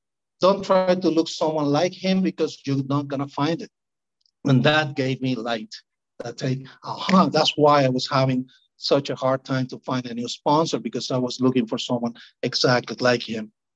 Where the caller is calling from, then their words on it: Carolina, Puerto Rico; Eventually, I moved back to Puerto Rico. I'm joining in from Carolina in Puerto Rico.